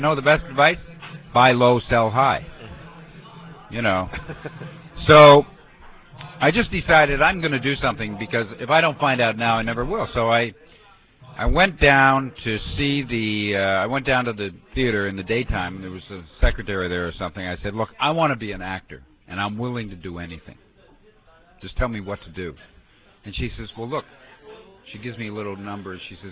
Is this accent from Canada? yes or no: yes; Toronto, Ontario, Canada; I was growing up in Toronto and the beaches